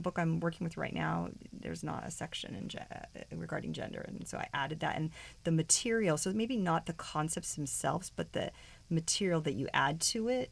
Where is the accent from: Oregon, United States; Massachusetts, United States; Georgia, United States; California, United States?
California, United States; Canoga Park; I grew up in Canoga Park, and close by, it just felt like home to me here.